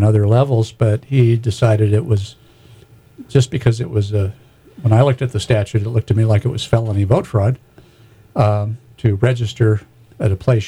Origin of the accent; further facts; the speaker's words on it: Wales, United Kingdom; And, you know, I'm a Welshman